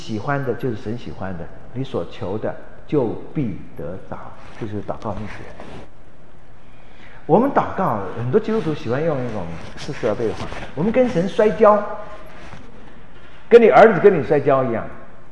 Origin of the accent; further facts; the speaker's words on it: Taiwan; 这我们从小的时候在台湾看日本电影看来的错觉